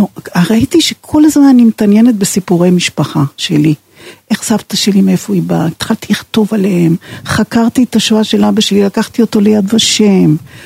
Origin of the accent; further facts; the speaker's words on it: Romania; now in Israel; אני ילדה שגדלתי ברומניה, למשפחה עם ניצולת שואה